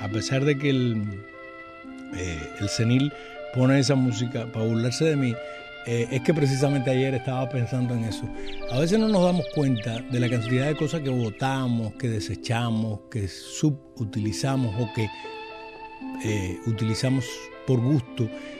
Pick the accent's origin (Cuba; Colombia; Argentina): Cuba; Eso somos los cubanos nomás.